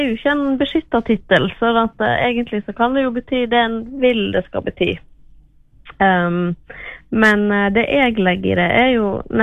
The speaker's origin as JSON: {"language": "Norwegian", "town": "Luster", "region": "Vestland", "country": "Norway", "tie": "born or raised there", "lives_now": "Flora, Norway", "said": "Nei, jeg kommer jo fra Luster."}